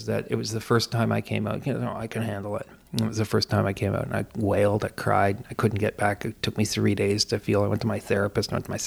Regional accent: Canada; I'm French Canadian, right?

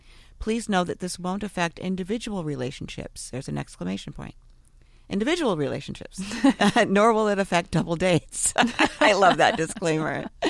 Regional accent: Oregon, United States; And parenthetically, I'm from Oregon.

